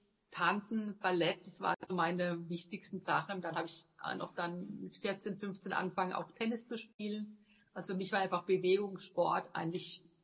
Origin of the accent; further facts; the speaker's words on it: Waldkirch, Baden-Württemberg, Germany; ich bin in Waldkirch bei Freiburg geboren und auch aufgewachsen.